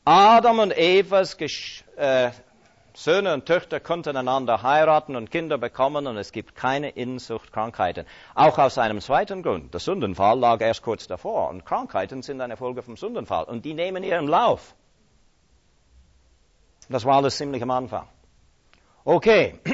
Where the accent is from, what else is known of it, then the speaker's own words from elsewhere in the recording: Canada; Und das war für mich als Kanadier, der nur kurz damals in Europa war, schon als Geograf ein Erlebnis.